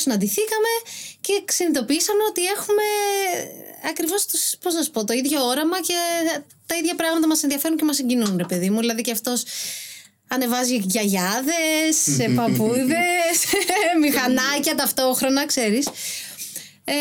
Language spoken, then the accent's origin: Greek; Crete, Greece; moved away as an adult; now in Athens, Greece; Εντάξει, κοίτα, εγώ είμαι από την Κρήτη. Οπότε γενικά από τη θάλασσα και πάνω, ας πούμε, δεν τα ξέρω καλά τα μέρη